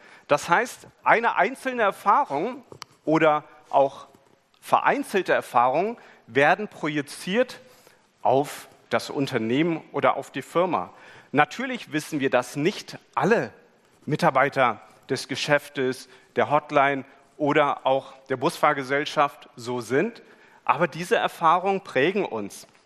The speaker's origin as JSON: {"language": "German", "country": "India", "tie": "born or raised there", "said": "Aus meiner Kindheit in Indien weiß ich, dass wenn du Wasser holen gehst, dass du das nicht in der prallen Sonne in der Mittagszeit machst"}